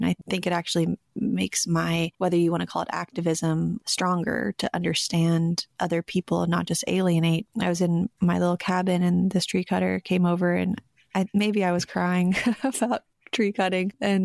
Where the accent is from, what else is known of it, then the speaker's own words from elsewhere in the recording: West Coast, United States; I was so anti-logging for so long because I grew up on the West Coast